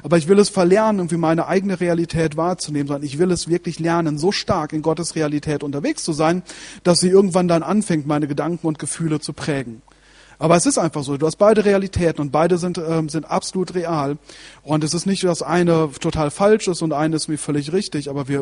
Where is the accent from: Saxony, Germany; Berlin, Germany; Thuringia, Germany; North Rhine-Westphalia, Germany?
North Rhine-Westphalia, Germany; Wetter; ich bin ein heimatverbundener Typ gewesen und habe total gerne in Wetter gewohnt. Und wir waren ja genau am Harcourtsee